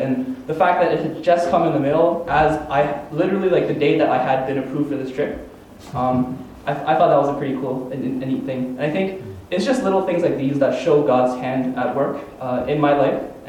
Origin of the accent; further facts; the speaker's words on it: Toronto, Ontario, Canada; I grew up in Toronto, it's quite a big city, so little small towns like this are actually very different and strange to me